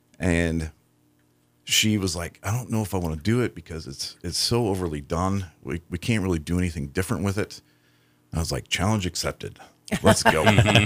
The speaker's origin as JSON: {"language": "English", "region": "Idaho", "country": "United States", "tie": "born or raised there", "said": "I was born and raised in Northern Idaho."}